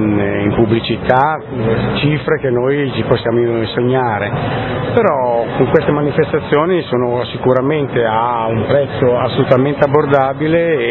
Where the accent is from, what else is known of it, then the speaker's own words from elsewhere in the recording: Lombardy, Italy; Vengo dall'Oltrepò Pavese, e è vero, noi siamo vicini